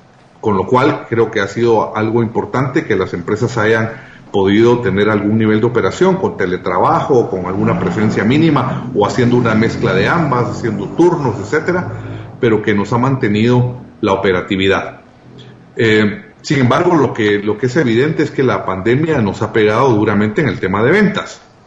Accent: Guatemala; como guatemaltecos

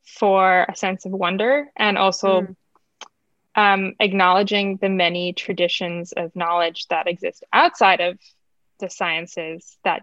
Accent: East Coast, United States; I recently moved from Brooklyn to Washington State and it's my first time. I grew up in the East Coast

